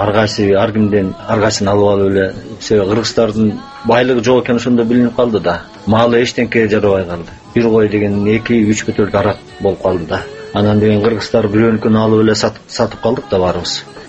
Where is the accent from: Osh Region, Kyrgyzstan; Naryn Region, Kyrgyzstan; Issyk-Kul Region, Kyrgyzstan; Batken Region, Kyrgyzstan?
Naryn Region, Kyrgyzstan; At-Bashy; Балалыгым менен ат башынын тоолорунун арасында өткөн. Бир өмүрүм дагы эле ушул жак менен шайбере таасирде эле.